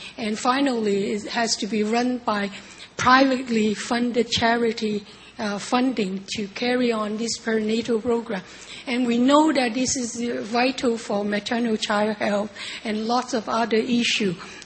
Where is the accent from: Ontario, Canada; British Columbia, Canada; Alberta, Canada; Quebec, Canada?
Quebec, Canada; Montreal; I'm a pediatrician from Montreal